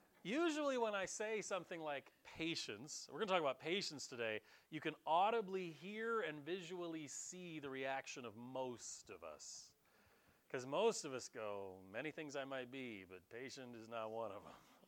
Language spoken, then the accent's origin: English; Michigan, United States; Man, I grew up in Michigan.